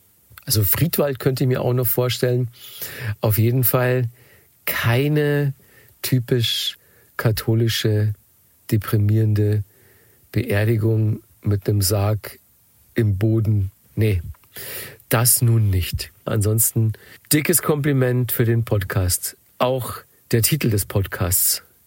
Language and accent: German; Bavaria, Germany; ich bin ja ursprünglich aus Bayern und ich bin streng katholisch erzogen worden